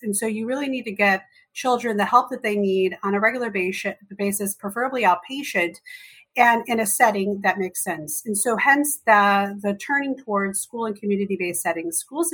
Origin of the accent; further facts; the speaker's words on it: Chicago, Illinois, United States; on the south side of Chicago, and that's where I grew up as well. And so growing up in Chicago, I saw a lot of things